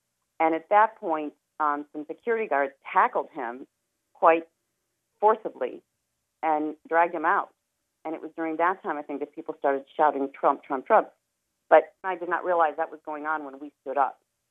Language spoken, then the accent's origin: English; United States; One was, as an American, I do not like the way that hate speech is entering into the dialogue